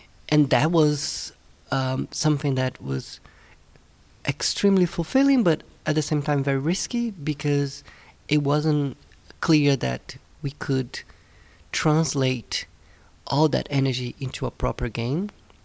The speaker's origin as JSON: {"language": "English", "country": "Brazil", "second_language": "English", "said": "I'm originally from Brazil, so I did a lot of editing for documentaries that went to the public broadcast in Brazil."}